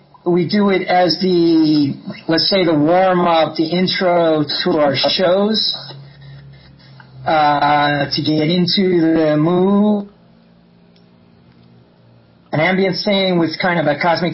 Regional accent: New York, United States; moved away as an adult; now in Barcelona, Spain; I've been living in Barcelona for 25 years. I'm from New York.

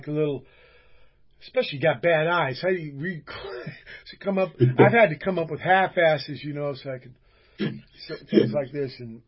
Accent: Virginia, United States; Well, you know, I am too. I'm from Virginia, you know.

